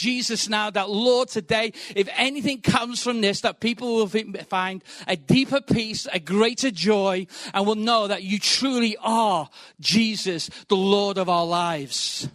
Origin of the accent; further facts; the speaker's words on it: Birkenhead, North West England, United Kingdom; I am not from London. Right, I think the accent might give it away, but I can talk like this if I need to. So I'm originally from Birkenhead, Liverpool area.